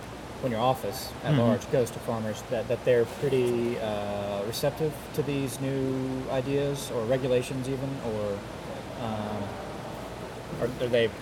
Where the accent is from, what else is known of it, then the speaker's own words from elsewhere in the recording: North Carolina, United States; I'm from North Carolina, mm-hmm. And in the eastern part of our state